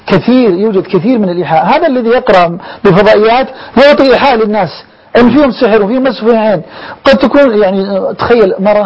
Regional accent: Saudi Arabia; كثير من الأطباء عندنا في السعودية

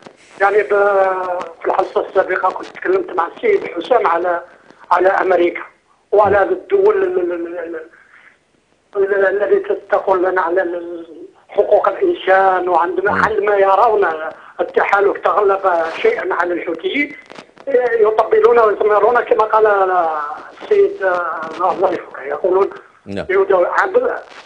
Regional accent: Algeria; انا من الجزائر

